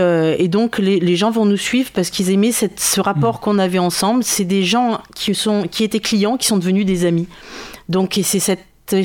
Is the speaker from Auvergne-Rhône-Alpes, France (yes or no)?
yes; Montluçon, Auvergne-Rhône-Alpes, France; moved away as an adult; Oui, je suis d'Auvergne, je suis de Montluçon exactement.